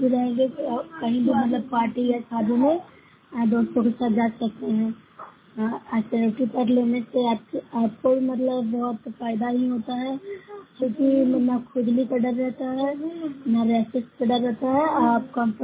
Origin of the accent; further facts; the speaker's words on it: Bihar, India; मैं नोसा ब्लॉक से हूँ, जिला नालंदा से निवासी हूँ।